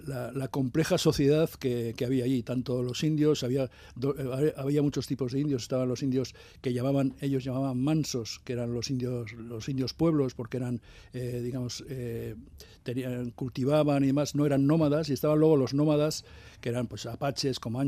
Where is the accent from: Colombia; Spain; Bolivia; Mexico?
Spain; Hernani, Basque Country; y yo soy de Hernani